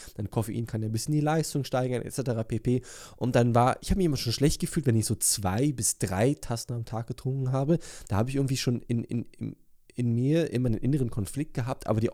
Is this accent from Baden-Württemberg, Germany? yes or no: no; Wandlitz, Brandenburg, Germany; das war in meinem Heimatort Wandlitz, das ist nördlich von Berlin